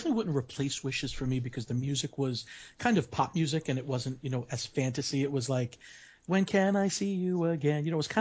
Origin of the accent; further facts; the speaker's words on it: Long Island, New York, United States; moved away; And remember, I lived up north too. I wasn't always a local. I've been here 13 years. I was from Long Island, New York.